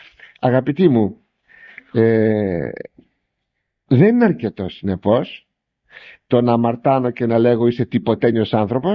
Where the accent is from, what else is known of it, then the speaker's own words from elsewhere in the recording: Larissa, Thessaly, Greece; Πρώτα πρώτα θα ξεκινήσω μέσα στην πόλη μου. Τι είμαι? Πόσοι άνθρωποι υπάρχουν στη Λάρισα?